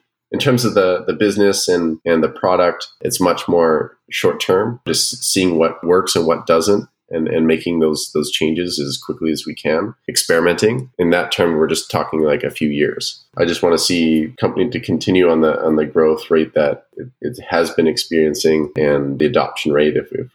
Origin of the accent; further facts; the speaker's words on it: Canada; I'm actually Canadian, I'm up in a city called Kamloops, BC, Canada